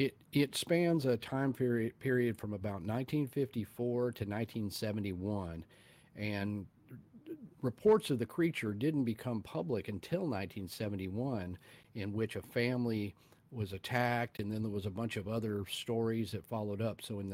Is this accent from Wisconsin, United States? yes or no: no; Fort Worth, Texas, United States; born there; which is only about 3 hours from where I live in Texas. I was born in Fort Worth and live in Dallas-Fort Worth.